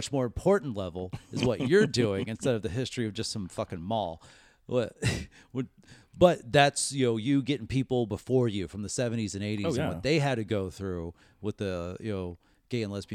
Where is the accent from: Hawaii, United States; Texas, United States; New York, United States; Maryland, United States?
Texas, United States; Irving; I kind of equate this with like growing up in Irving and, you know, my fellow, you know, people my age and the mall rats that were at the Irving.